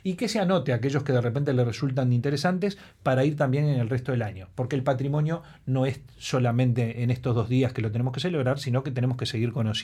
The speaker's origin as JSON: {"language": "Spanish", "country": "Uruguay", "said": "a mí me gusta decir de que en el patrimonio deberíamos lograr como uruguayos una sinergia."}